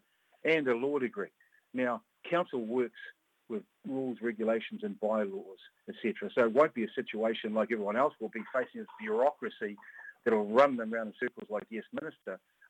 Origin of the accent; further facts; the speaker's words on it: Otara, Auckland, New Zealand; I've lived in Auckland most of my life. I grew up in Otara.